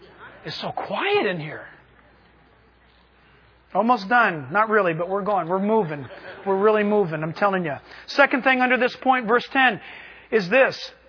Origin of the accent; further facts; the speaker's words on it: California, United States; Look, we're from California, man.